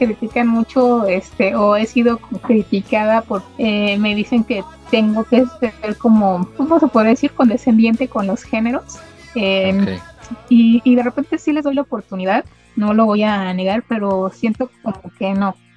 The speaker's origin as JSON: {"language": "Spanish", "country": "Cuba", "said": "Y sí, soy cubano y todo eso"}